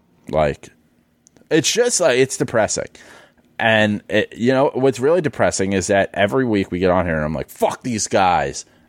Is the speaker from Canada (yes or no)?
no; New York City, New York, United States; I'm a New Yorker. I lived in New York on 9/11.